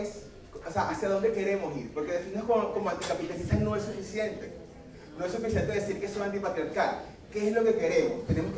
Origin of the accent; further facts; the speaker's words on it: Venezuela; soy venezolano.